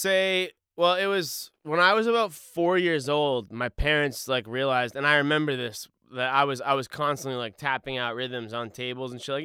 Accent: Boston, Massachusetts, United States; So, but yeah, I'm from Boston. Boston's always will be my home at heart.

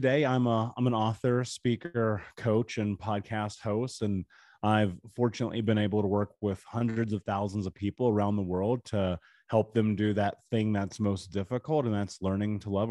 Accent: United States; You know, I grew up in America.

